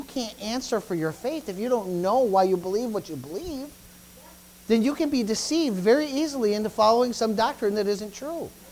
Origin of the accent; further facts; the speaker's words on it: United States; Not, you know, I'm American, but I, you know, descendants from Canada